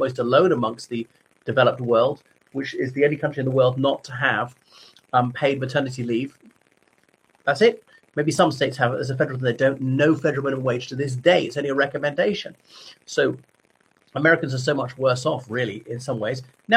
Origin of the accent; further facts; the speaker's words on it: Ireland; o everybody … from Ireland.